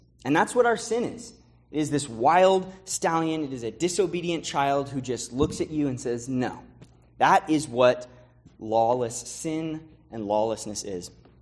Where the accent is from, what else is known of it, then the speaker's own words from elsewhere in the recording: California, United States; Maybe it's because I'm from California, but I think of the Wild West.